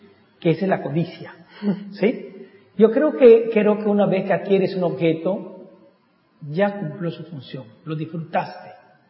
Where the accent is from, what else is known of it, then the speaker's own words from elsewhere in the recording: Yucatán, Mexico; que es mi tierra, ¿sí? Yo soy yucateco, muy yucateco, la verdad. Adoro esta tierra y bueno, estar nuevamente aquí.